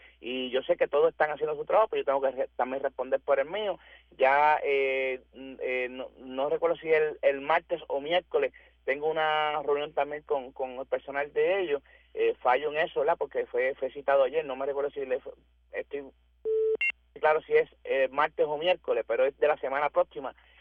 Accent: Utuado, Puerto Rico; yo soy del centro de la isla, yo soy de Utuado, Lares, a Juntas Judiciales

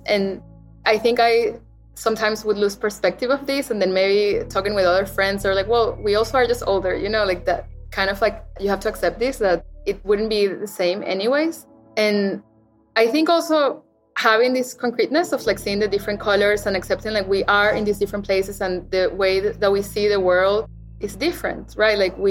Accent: Venezuela; I grew up in Venezuela, of course, I already said it

